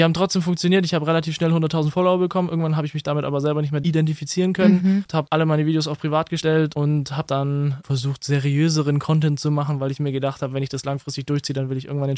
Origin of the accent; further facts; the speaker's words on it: Böblingen, Baden-Württemberg, Germany; Ich komme aus der Nähe von Böblingen. Mhm. Beziehungsweise aus der Nähe von Stuttgart